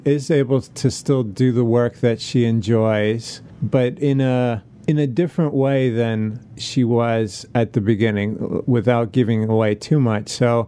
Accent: New York, United States; born there; Oh, of course not. I mean, I'm from New York. I was born there, so it would be hard for me to embrace that kind of message.

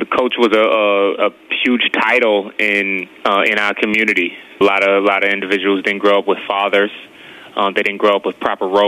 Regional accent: Brooklyn, New York, United States; born there; I was born in Brooklyn, New York. By the age of one, I was placed in the foster care system because my mom was negligent.

